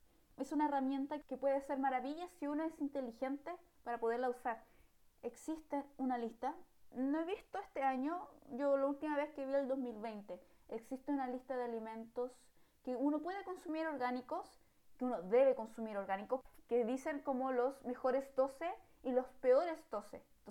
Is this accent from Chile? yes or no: yes; Chile; nosotros como chilenos